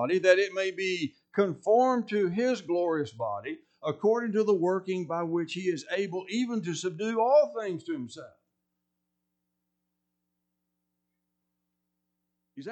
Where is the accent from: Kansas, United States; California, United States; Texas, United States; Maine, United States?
Texas, United States; to be born here and live in Texas. And there's some rough parts of Texas, but I enjoy the fact of being a Texan.